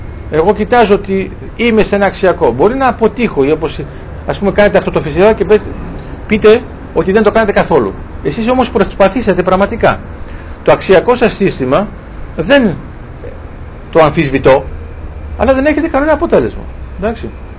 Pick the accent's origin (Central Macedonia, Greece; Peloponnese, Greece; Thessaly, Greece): Thessaly, Greece; Volos; εγώ είμαι από το Βόλο